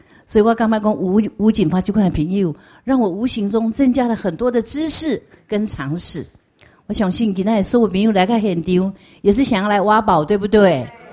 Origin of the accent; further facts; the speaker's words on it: Taiwan; 我是台湾人，所以把我们台湾的四大族群就因为这样串联了起来。